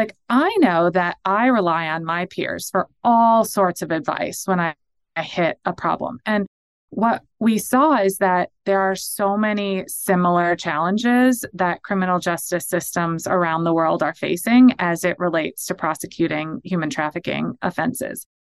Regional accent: United States; And as an American, I think we should be.

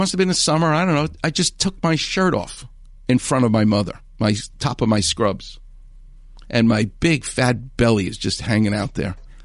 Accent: New York, United States; It's not that far from Burbank. I'm from New York.

